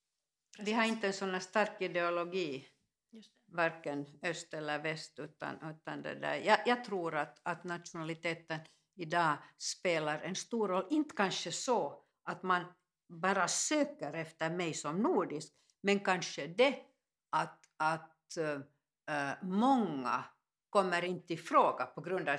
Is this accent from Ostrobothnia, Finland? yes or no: no; Ekenäs, Uusimaa, Finland; när jag kom från Ekenäs till Helsingfors